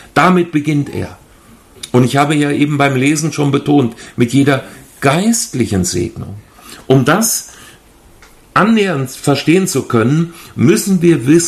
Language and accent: German; Hünfeld, Hesse, Germany; ich komme aus Hessen, aus dem Landkreis Fulda, kleine Stadt, die heißt Hünfeld. Unsere jungen Leute sagen Chickenfield.